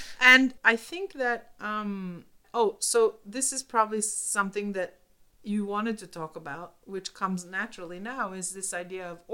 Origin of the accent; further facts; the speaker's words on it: Oslo, Norway; the stable that I used to spend so much time in growing up in Oslo, where I was a horseback rider and a competitor